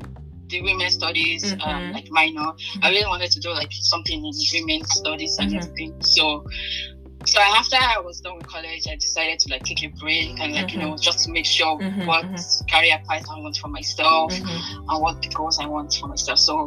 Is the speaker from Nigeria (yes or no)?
yes; Nigeria; I think when growing up in Nigeria